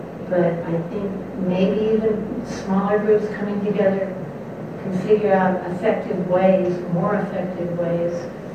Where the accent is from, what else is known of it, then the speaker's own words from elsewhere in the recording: United States; We're American.